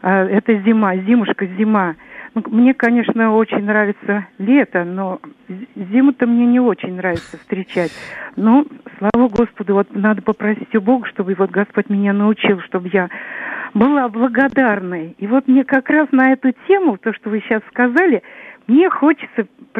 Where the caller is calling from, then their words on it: Moscow, Russia; Я дозвонилась из Москвы.